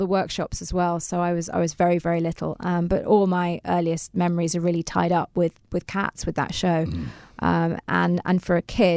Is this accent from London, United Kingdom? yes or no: yes; London, United Kingdom; I grew up in London.